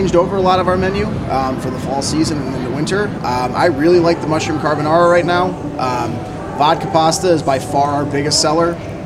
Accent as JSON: {"language": "English", "town": "Detroit", "region": "Michigan", "country": "United States", "said": "I'm from Detroit originally."}